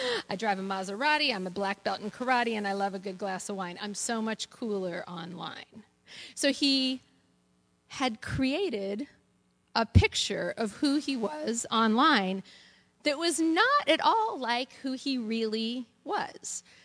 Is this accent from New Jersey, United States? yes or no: no; California, United States; I'm a woman. I'm white. I'm a Californian, I always say.